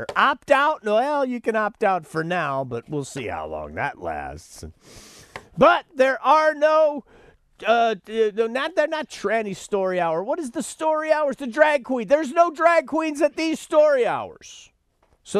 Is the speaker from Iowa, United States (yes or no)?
no; Texas, United States; because I grew up in Texas. I grew up out in West Texas. And so I have, in a pinch, I can speak Texan.